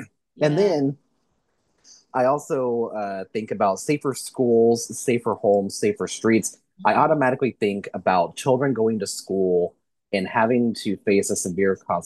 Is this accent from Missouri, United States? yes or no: yes; Missouri, United States; moved away; And that's here in Kansas. Mm-hmm. And I grew up in Missouri.